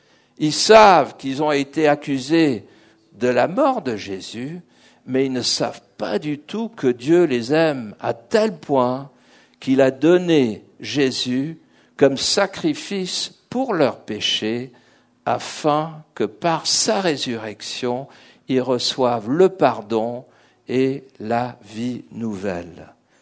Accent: England, United Kingdom; now in Switzerland; Moi, j'ai grandi en Angleterre dans une famille juive très, comme j'ai dit, Pascal a dit, athée, mais très séculier. J'ai grandi dans des écoles de souche protestante, anglicane

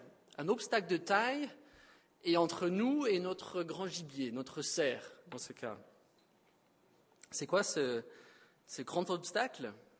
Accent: Bonneville, Auvergne-Rhône-Alpes, France; Enfin, je viens de Bonneville, je ne sais pas.

